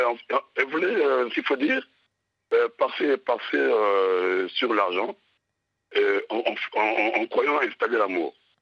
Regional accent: Brazzaville, Republic of the Congo; now in Europe; moi, je suis congolais de Brazzaville, je suis ici en Europe

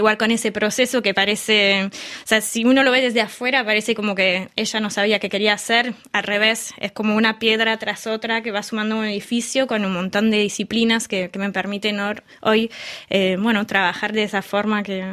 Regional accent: Paris, Île-de-France, France; nací acá, como bien decías, de parte de mi familia paterna, yo, bueno, soy francesa, es francés de Normandía, un poco de ahí viene ese pelo rubio, y de parte de mi mamá, bueno, ella es de padres españoles, y ella es española, nació en Argelia

